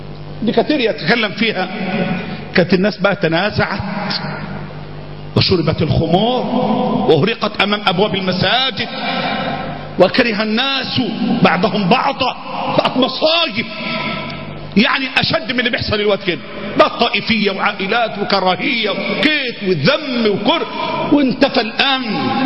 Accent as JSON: {"language": "Arabic", "country": "Egypt", "said": "ده أنا مصري"}